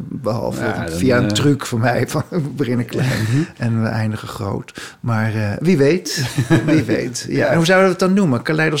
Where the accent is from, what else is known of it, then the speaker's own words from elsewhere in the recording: Haarlem, North Holland, Netherlands; Want ik kwam uit Haarlem